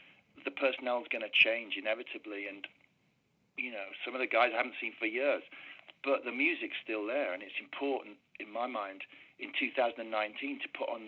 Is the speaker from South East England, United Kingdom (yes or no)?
no; Stretford, North West England, United Kingdom; born there; also born or lived in Sheffield; I was born in Stretford.